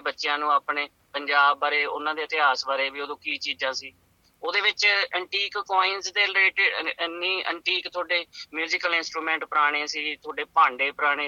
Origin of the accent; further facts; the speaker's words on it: Middu Khera, Punjab, India; now in Craigieburn, Australia; ਮੈਂ ਜੀ ਪੰਜਾਬ ਦੇ ਵਿੱਚੋਂ ਜੀ, ਮੇਰਾ ਸ਼੍ਰੀ ਮੁਕਤਸਰ ਸਾਹਿਬ ਦੇ ਵਿੱਚ ਪਿੰਡ ਹੈ ਜੀ, ਮਿੱਡੂ ਖੇੜਾ ਜੀ, ਬਠਿੰਡਾ ਤੇ ਅਮਲੋਟ ਦੇ ਕੋਲ ਜੀ, ਉੱਥੋਂ ਆਇਆ ਜੀ ਆਪਣਾ। ਤੇ ਇੱਥੇ ਮੈਂ 2013 'ਚ ਆਇਆ ਸੀਗਾ ਜੀ, 2013 'ਚ, ਤੇ ਇੱਥੇ ਮੈਂ ਕ੍ਰੇਗੀਵਨ ਦੇ ਵਿੱਚ ਰਹਿ ਰਿਹਾ ਜੀ।